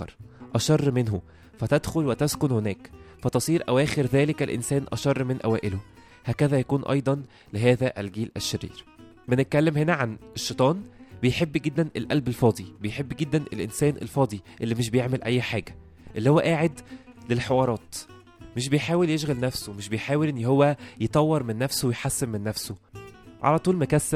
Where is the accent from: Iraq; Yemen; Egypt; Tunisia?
Egypt; للأسف يعني إحنا كشعب مصري عندنا طبيعة شوية غريبة